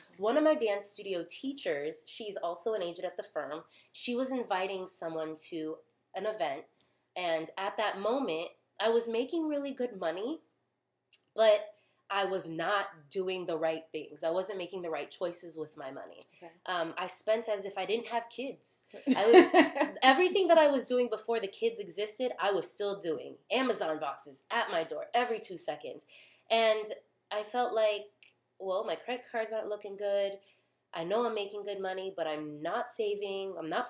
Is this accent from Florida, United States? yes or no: yes; Miami, Florida, United States; moved away as an adult; now in California, United States; No, born and raised in Miami. I moved out to California when I was 20 years old.